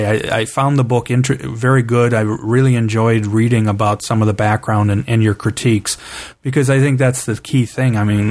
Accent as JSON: {"language": "English", "town": "Cleveland", "region": "Ohio", "country": "United States", "tie": "born or raised there", "said": "I grew up in Cleveland, Ohio."}